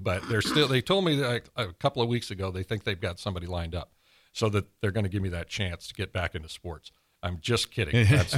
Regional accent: Columbus, Ohio, United States; Bob Taylor was the big weather guy with Mel when we were growing up in Columbus and stuff.

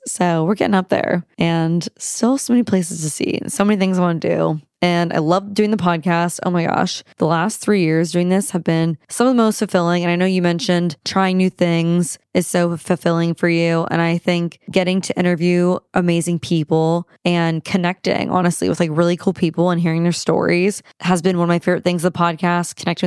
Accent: Omaha, Nebraska, United States; also born or lived in Dallas / Houston / Atlanta; I'm from Omaha originally. My family's from the East Coast. So Philly and Jersey. I was born in Dallas. We lived a little bit of everywhere. Dallas, Houston, Atlanta, and then Omaha.

